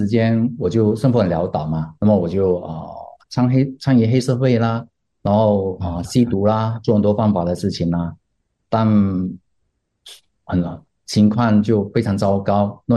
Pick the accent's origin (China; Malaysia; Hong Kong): Malaysia; Yong Peng, Johor; 我自己本身也就是在永平出生，然后也在永平成长。我的祖父在1920多年他就从中国福州古田，那么就来到马来西亚。